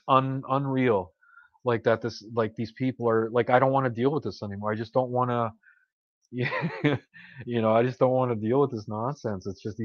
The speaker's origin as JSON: {"language": "English", "country": "Canada", "said": "Hey, look, you know, as a Canadian citizen, I think even Euro, I'm not sure, but I'm allowed to stay there 6 months out of a calendar year"}